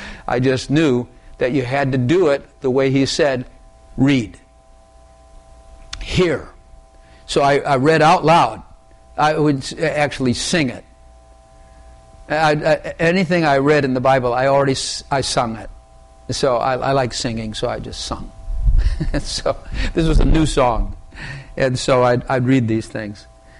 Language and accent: English; United States; born there; I'm born in America, I'm Christian.